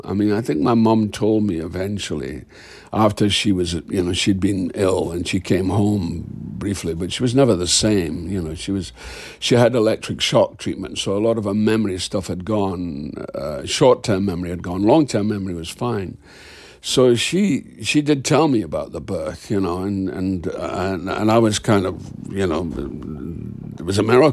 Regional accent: Scotland, United Kingdom

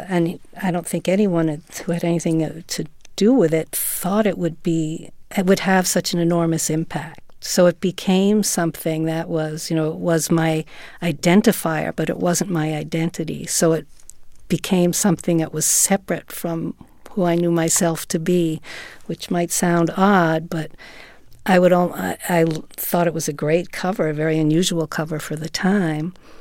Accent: New York City, New York, United States; because I was from New York City also, you know

